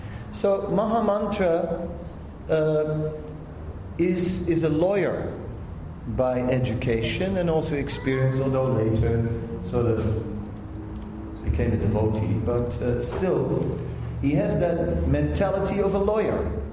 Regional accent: Vrindavan, Uttar Pradesh, India; I said, well, it's obvious, you know what I mean? I'm from Vrindavan.

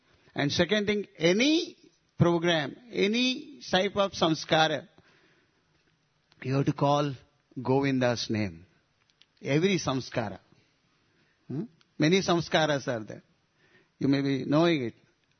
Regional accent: Udupi, Karnataka, India; English is a second language; I am from the Udipi area. They have put me, I may speak something which is very common over there.

